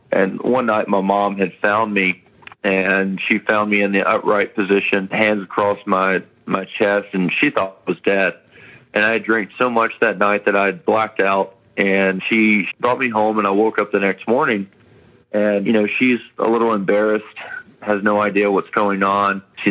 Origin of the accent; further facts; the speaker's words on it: West Monroe, Louisiana, United States; I was born and raised in Louisiana. I come from Monroe, West Monroe area, and joined the Army at 17